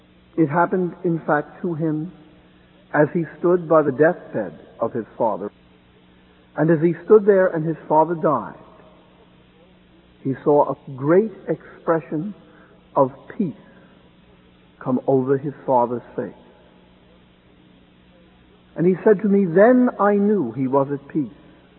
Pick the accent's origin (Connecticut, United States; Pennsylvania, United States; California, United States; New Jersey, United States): New Jersey, United States; Jersey City; You know, we're all from Jersey City